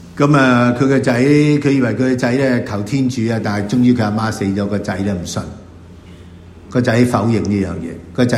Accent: China; 我哋中國人

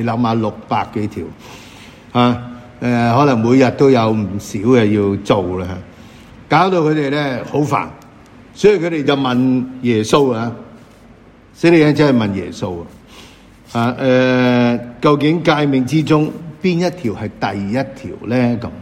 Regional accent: China; 我哋中国人就咁爱啦吓

